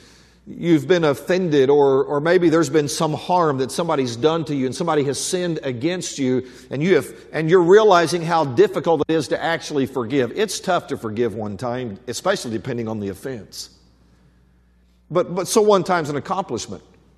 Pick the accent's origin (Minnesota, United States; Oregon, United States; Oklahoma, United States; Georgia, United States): Oklahoma, United States; I'm from Oklahoma. I didn't know if it was the same here.